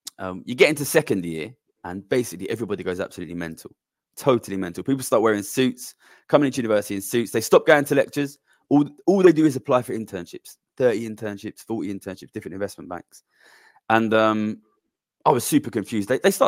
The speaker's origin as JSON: {"language": "English", "town": "Ilford", "region": "London", "country": "United Kingdom", "tie": "born or raised there", "said": "So I grew up in Ilford. Ilford is kind of slightly distant East London / Essex suburb. Central Ilford, where I grew up, is one of the cheapest places to live in all of London, which is why my parents moved there from South London."}